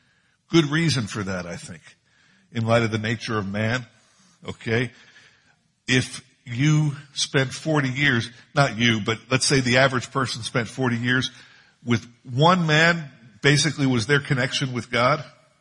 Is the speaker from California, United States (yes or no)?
no; Philadelphia, Pennsylvania, United States; Where I grew up in Philadelphia, there's a church you can go to that had a leader of that church who they considered very holy